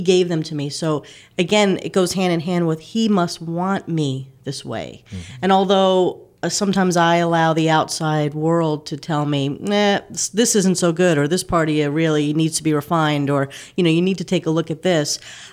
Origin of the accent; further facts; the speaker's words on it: New York, United States; that I'm Italian or I'm from New York or, you know, I'm a woman or I'm gay or I'm Christian.